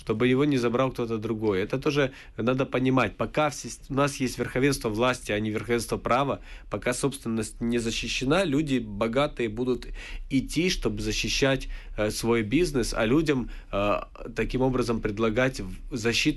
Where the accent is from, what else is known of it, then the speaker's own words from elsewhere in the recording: Chernivtsi, Chernivtsi Oblast, Ukraine; Также во Львове, чуть меньше мере, но все-таки в Черновцах, в моем родном городе.